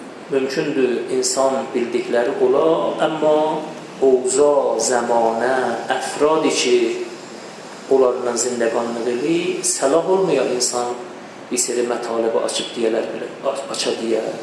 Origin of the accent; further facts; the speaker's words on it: Tabriz, East Azerbaijan, Iran; dedi, sən haralısan, dedim Təbrizliyəm.